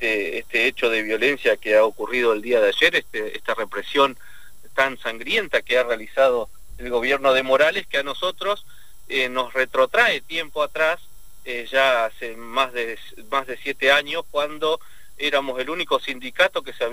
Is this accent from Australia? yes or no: no; Argentina; como argentinos